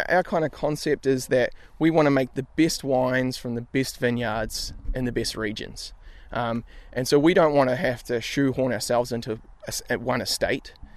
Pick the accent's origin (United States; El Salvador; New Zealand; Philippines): New Zealand; I was actually living in Australia at the time. I'm a Kiwi originally, but I was working and living in Australia.